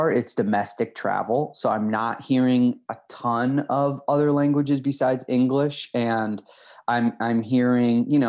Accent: Midwest, United States; a lot of people from the Midwest I'm talking to, because I'm from the Midwest. So I'm a chatty guy.

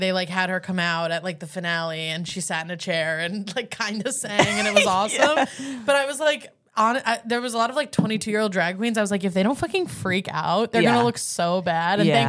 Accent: Albany, New York, United States; because I'm from Albany, I didn't fucking know gay guys, really.

